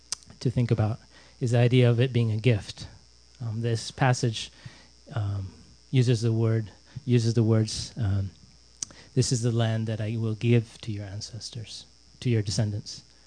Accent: India; And I grew up in India. I didn't have a clue what it was.

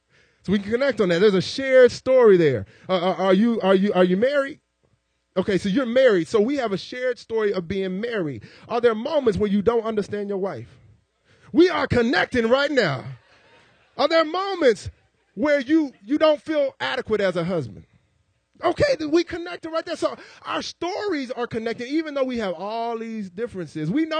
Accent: United States; And growing up in America, trying to be a preacher's kid, and everybody saying PKs, you know, wild and crazy

